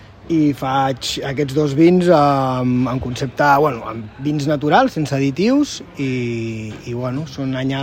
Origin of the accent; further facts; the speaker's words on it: Martorell, Catalonia, Spain; Jo sóc fill de Martorell, sóc d'aquí.